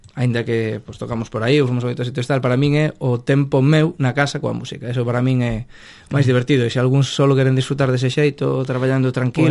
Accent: Barallobre, Galicia, Spain; eu son da periferia, son de Barallobre.

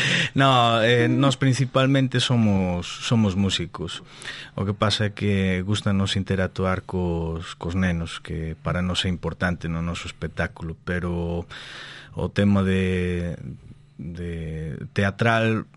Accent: Mexico; now in Spain; eu criei-me en México, no ano, se non mal me lembro, no ano 2000 viñen para aquí

